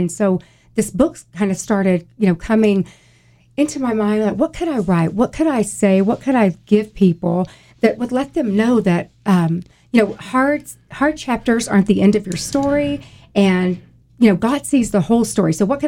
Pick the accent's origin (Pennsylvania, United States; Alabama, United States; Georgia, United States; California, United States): Alabama, United States; Mobile; moved away as an adult; We moved here in 1981 as youth pastors at First Family Church, which is crazy because I grew up in Mobile, Alabama.